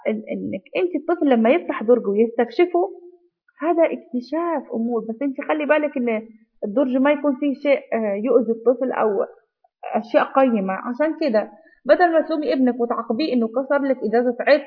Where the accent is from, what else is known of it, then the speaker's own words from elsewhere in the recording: Baghdad, Baghdad Governorate, Iraq; لأن أنا عشت في بغداد، طفولتي في بغداد، من إلى الآن أنا ما أنسى أبداً أبداً بغداد،